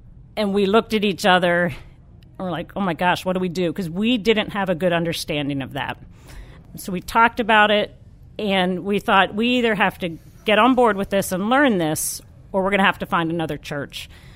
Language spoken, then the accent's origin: English; Wheeling, West Virginia, United States; also born or lived in Cleveland, Ohio; I am originally from Wheeling, West Virginia, small town in the northern panhandle. I grew up there.